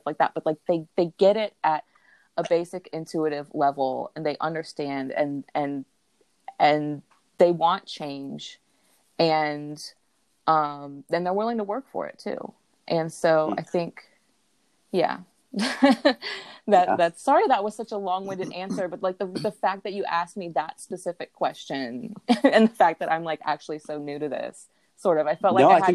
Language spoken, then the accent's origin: English; Deep South, United States; So I grew up in the Deep South, in a rural area.